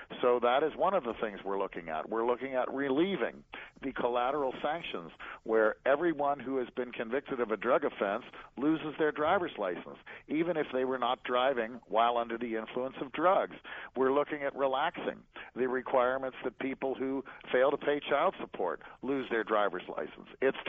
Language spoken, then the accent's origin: English; Cincinnati, Ohio, United States; I come from Hamilton County, which is Cincinnati, which is generally regarded as a very law and order place.